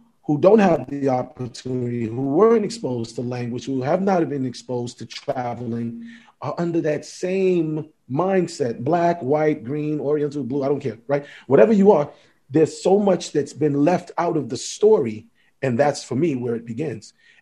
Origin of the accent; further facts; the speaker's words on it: New York City, New York, United States; I went to St. Raymond's Elementary in the Bronx in New York City, growing up in New York City.